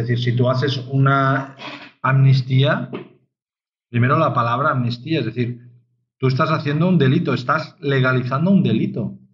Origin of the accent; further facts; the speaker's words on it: Spain; En un país de chaferderos como somos los españoles